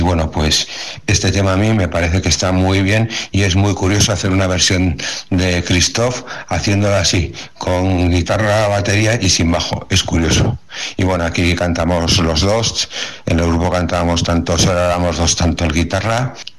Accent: Pamplona, Navarre, Spain; nosotros somos de Pamplona o cercanías

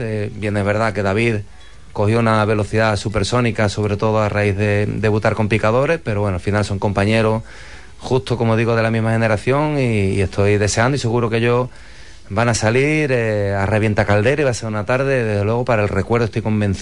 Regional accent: Huelva, Andalusia, Spain; como hombre de Huelva tengo que apostar por los hombres de mi tierra

